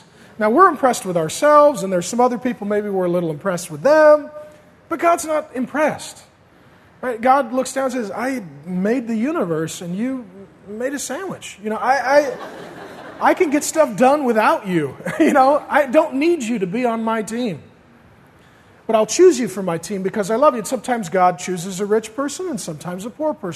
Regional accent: SeaTac, Washington, United States; I grew up mainly around SeaTac, but before that, when I was real little, we lived in a neighborhood closer to White Center.

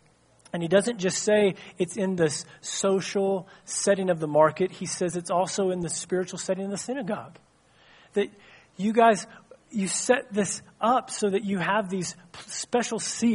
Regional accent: Enid, Oklahoma, United States; also born or lived in Missouri; I grew up in Oklahoma and Missouri

